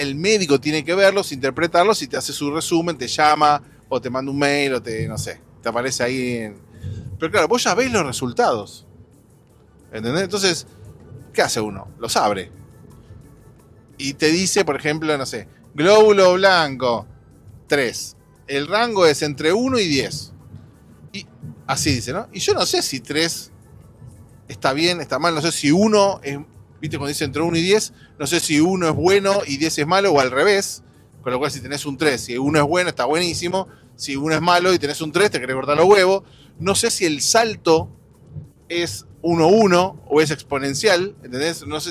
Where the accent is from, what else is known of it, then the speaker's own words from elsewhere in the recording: Argentina; moved away; Cuando yo me fui de Argentina hace más de 10 años, no pasaba esto que les voy a contar ahora, y me sorprendí cuando pasó acá desde que llegué